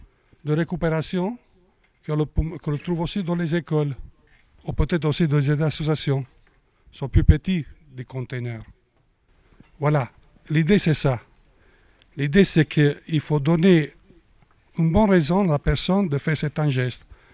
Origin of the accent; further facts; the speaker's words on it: Italy; French is a second language; parce que moi je suis italien, j'ai suivi aussi en Italie